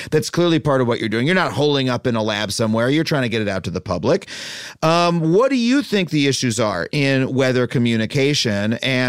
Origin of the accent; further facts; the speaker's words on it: Long Island, New York, United States; I grew up on Long Island